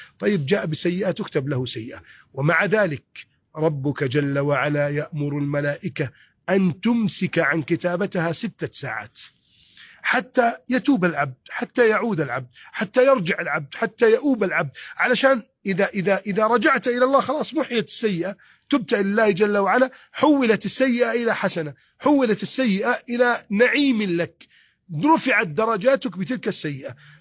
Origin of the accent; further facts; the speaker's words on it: Egypt; اللهم احفظ بلدنا مصر من كيد الكائدين